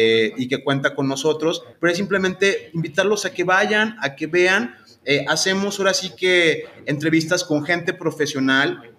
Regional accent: Mexico; No es sentirte menos como mexicanos

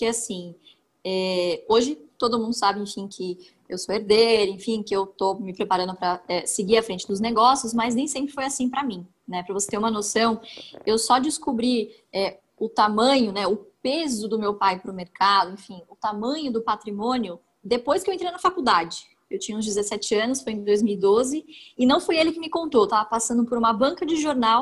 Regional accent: Mairiporã, São Paulo, Brazil; eu nasci em São Paulo, mas eu fui criada no interior de São Paulo, né, em Mariporã

